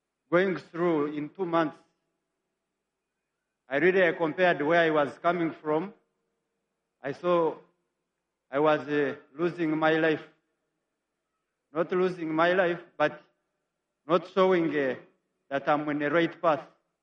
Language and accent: English; Kampala, Central Region, Uganda; English is a second language; now in Dubai, United Arab Emirates; I'm from Uganda, Kampala.